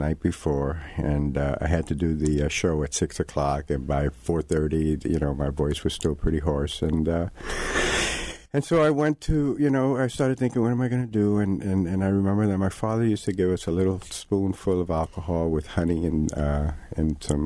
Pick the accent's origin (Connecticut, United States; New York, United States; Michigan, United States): New York, United States; New York City; I grew up in Spanish Harlem, and prior to that drink, you know, I was a real shy kid.